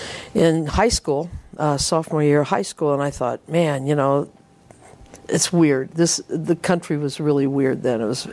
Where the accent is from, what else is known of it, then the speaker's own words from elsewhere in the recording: Ohio, United States; I was growing up in Ohio. My mom always said, no, you can't go down to Cincinnati. It's 90 miles away.